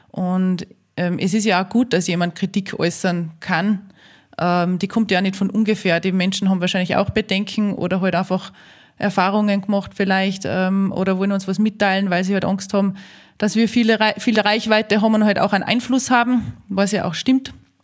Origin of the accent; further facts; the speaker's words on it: Austria; eine Skitour, die bei uns in Österreich ist